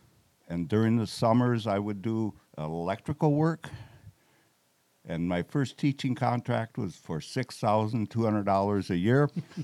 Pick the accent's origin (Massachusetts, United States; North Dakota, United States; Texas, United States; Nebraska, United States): North Dakota, United States; Buffalo; moved away as an adult; Okay, I grew up in Buffalo, North Dakota, graduated from Buffalo High School. I was in the military. As soon as I graduated, I went in the Army.